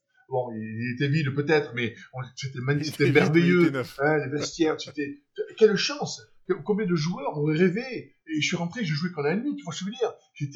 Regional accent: Nouvelle-Aquitaine, France; Donc, on est rentré à Biarritz, tu vois, et pour élever les enfants, pour qu'ils connaissent leur famille. Moi, je suis basque

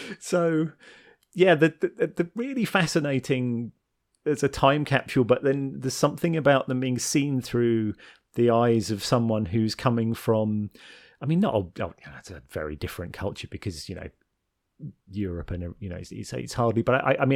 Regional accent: United Kingdom; watching it as a Brit.

